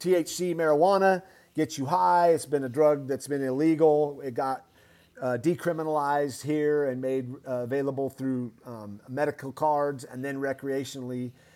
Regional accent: Boise, Idaho, United States; Did things I never could dream of being a young kid growing up in Boise, Idaho.

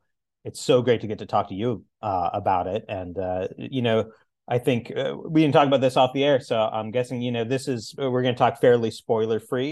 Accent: the Ozarks, United States; I'm originally from the Ozarks.

